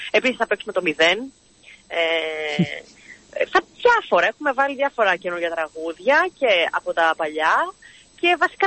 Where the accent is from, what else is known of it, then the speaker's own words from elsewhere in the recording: Arta, Epirus, Greece; Υπάρχει και ένα interaction που λένε στο χωριό μου στην Άρτα.